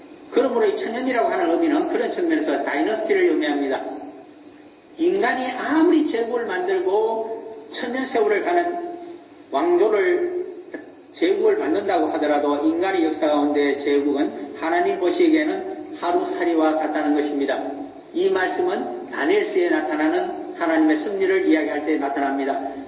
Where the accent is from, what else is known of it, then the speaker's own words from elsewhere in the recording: Gyeongju, North Gyeongsang, South Korea; 저는 원래 경주에서 불성에서 태어났기 때문에 어릴 때 왕릉에도 올라가서 많이 놀았고 특히 경주에 있는 바늘섬 같은 데는 자주 갔습니다.